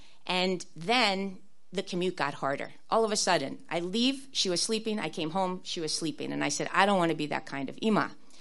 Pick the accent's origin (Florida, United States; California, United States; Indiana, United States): Florida, United States; also born or lived in New York; I was born in New York, but I grew up in Florida.